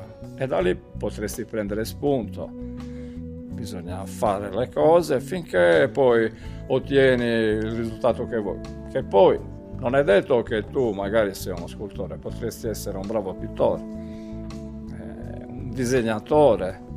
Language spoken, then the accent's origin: Italian; Sardinia, Italy; sarebbe bello fare qualcosa relativo al discorso Sardegna, perché siamo sardi